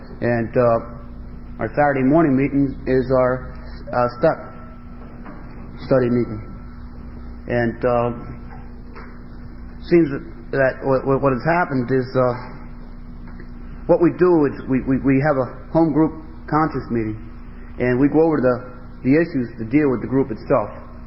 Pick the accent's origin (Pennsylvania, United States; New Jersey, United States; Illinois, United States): Pennsylvania, United States; Allentown; And I'm from Allentown. And, we had a lot of problems at one time with this tradition where I come from.